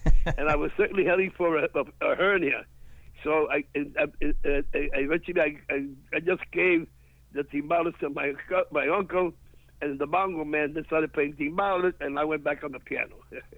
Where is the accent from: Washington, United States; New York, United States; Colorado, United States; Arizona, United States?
New York, United States; Bronx; also born or lived in Manhattan; because I was raised in the Bronx. I'm born in Manhattan at 110th Street, 112th Street, and between Madison and Park